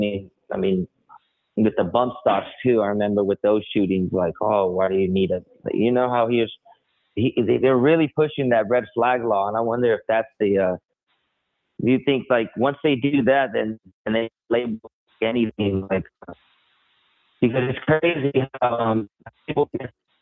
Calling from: Texas, United States; from Texas.

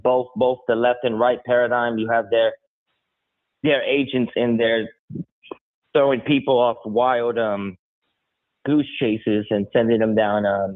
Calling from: Texas, United States; from Texas. How y'all doing?

